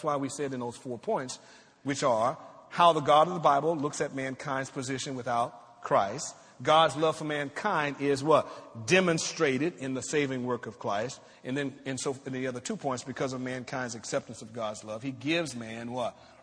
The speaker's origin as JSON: {"language": "English", "region": "the South", "country": "United States", "tie": "born or raised there", "said": "I grew up in the South. I drank out of colored fountains."}